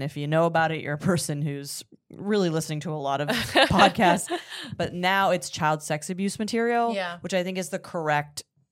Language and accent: English; Canada; As a Canadian, I'm telling you, we have coins as currency